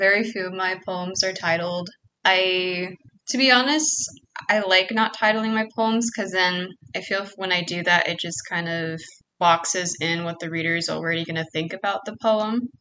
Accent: Philippines; I'm Filipino, and we're raised traditionally to be very reserved about our feelings

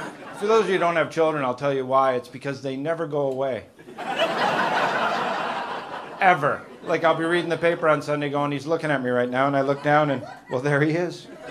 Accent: Canada; now in United Kingdom; Don't worry, I'm from Canada originally, but I've lived in the UK for 8 years.

